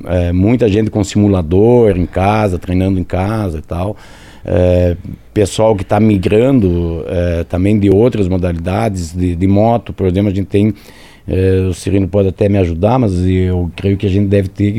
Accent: Rio Grande do Sul, Brazil; tem comissários que é daqui do Paraná, tem comissários que é do Rio Grande do Sul, eu venho de lá.

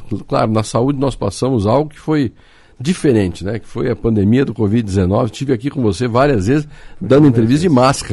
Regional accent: Apucarana, Paraná, Brazil; eu sou do interior, né, Roberto? Sou lá de Apucarana. Eu fui prefeito de Apucarana

